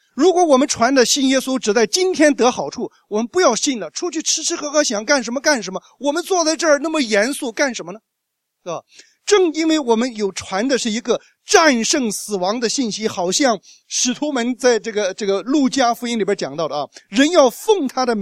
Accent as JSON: {"language": "Chinese", "country": "China", "said": "我们中国人常说过年好"}